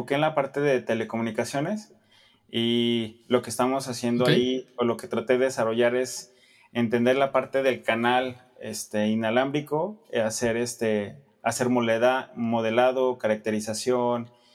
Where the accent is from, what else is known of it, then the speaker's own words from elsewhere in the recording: Aguascalientes, Mexico; moved away as an adult; now in Guadalajara, Mexico; yo soy originario de Aguascalientes.